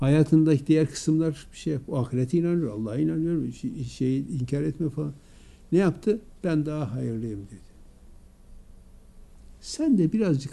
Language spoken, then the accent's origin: Turkish; Erzurum, Turkey; Bizim Erzurumlar, ben Erzurumluyum.